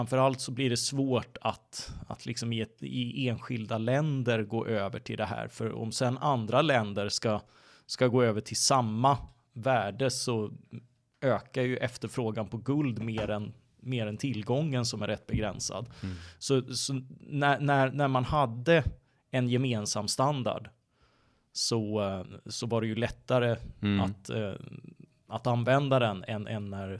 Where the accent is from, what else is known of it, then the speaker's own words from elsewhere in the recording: Blekinge, Sweden; Ja, vi är ju två från Blekinge.